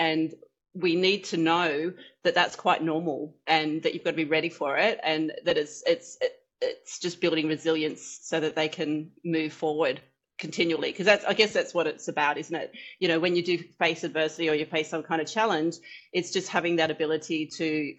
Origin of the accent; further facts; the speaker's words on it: Kiama, New South Wales, Australia; I mean, I am from Kiama, so I have been fairly spoiled in that I come from a pretty beautiful place already.